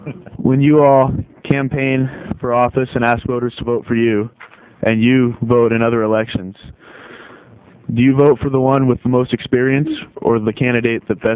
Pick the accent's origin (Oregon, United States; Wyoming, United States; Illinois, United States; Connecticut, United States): Oregon, United States; Vernonia; and I'm originally from Vernonia, Oregon in Columbia County.